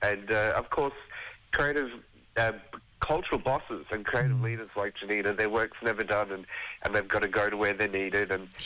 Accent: Mapoon, Queensland, Australia; now in Cairns, Australia; I live in Cairns at the moment, but I come from Western Cape, of Cape York Peninsula, from Marpoon, Tepetiki, Chungunji, and of course, traditionally from down in the Gulf. Wangi, just like you.

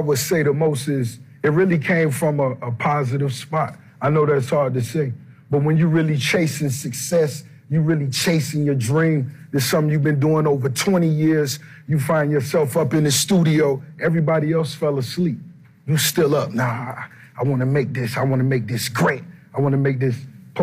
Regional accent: Miami, Florida, United States; growing up in Miami, where I'm from, it's real easy to stay on this side of the tracks, not have nothing.

